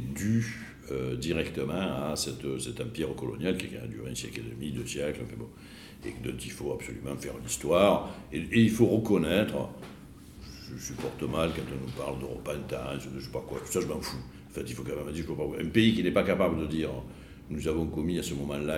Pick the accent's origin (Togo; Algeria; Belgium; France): France; Donc, mais la France, donc, je suis français, donc je prends une part du « nous », bien sûr...